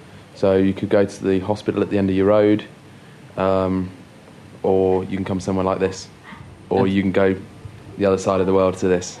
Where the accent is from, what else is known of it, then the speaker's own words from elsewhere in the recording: Guernsey; I come from Guernsey. It's a small island off the coast of France, one of the Channel Islands. It's a British island.